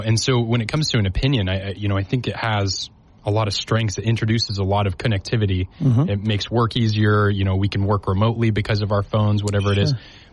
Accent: American Fork, Utah, United States; So I'm originally from American Fork, Utah. So I'm a caveman.

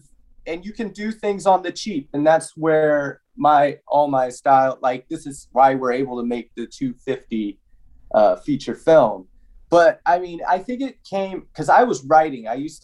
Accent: Oakland, California, United States; No. I grew up in the Bay Area, Oakland, San Francisco Bay Area.

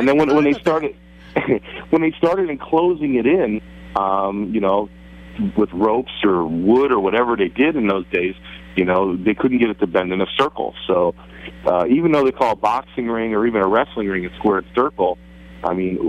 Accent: Hunlock Creek, Pennsylvania, United States; I grew up in Hunlock Creek.

